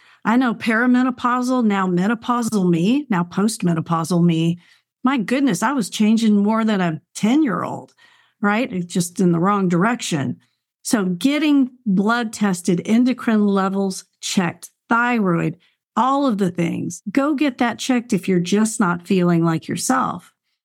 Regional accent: Michigan, United States; also born or lived in Texas; I grew up in Michigan. I grew up where, you know, it was cloudy, cloudy, cloudy.

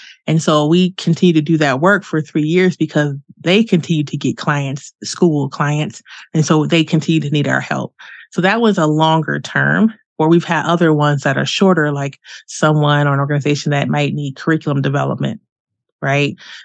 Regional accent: Detroit, Michigan, United States; now in Denver, United States; I am originally from Detroit. I live in Denver

